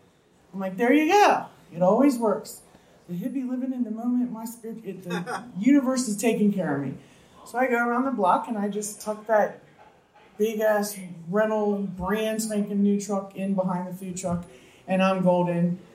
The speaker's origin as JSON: {"language": "English", "region": "East Coast", "country": "United States", "said": "And I'm from the East Coast."}